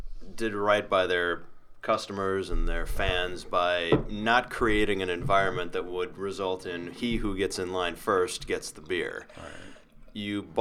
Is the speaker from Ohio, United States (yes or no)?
no; Rockford, Illinois, United States; And my hometown is Rockford, so we never even have the opportunity to get prop.